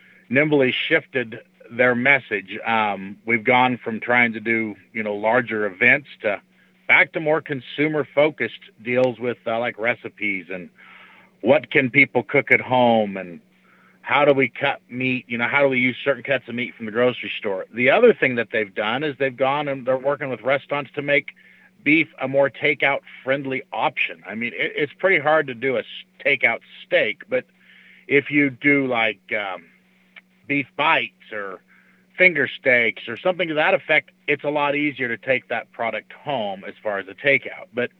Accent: Idaho, United States; I'm from Southern Idaho.

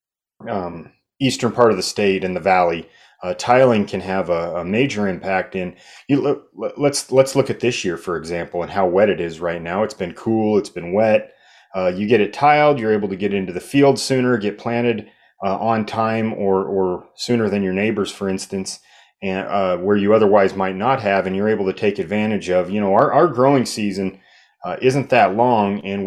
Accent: Nebraska, United States; Historically, and as I'm from Southwest Nebraska, a lot of the places you graze cattle is not so productive land.

